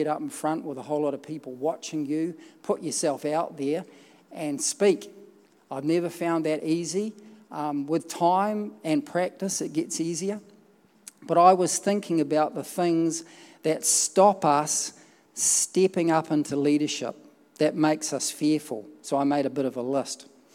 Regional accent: New Zealand; I was brought up in the Rob Muldoon era. Maybe you don't know who he is, but he was the Prime Minister of New Zealand.

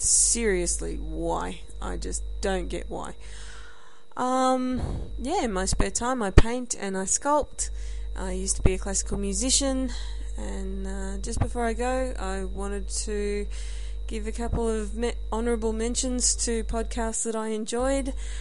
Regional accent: Melbourne, Victoria, Australia; And if you're wondering where my accent comes from, I'm coming to you live from Melbourne, Australia.

